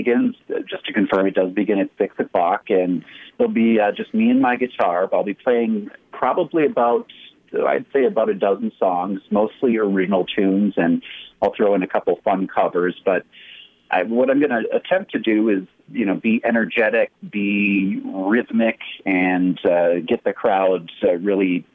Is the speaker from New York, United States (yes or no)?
no; Wisconsin, United States; now in Albuquerque, United States; I'm originally from Wisconsin, and in Wisconsin, I had played all throughout my teens and 20s in various bands and different incarnations as a musician. I moved to Albuquerque about 8 years ago from Wisconsin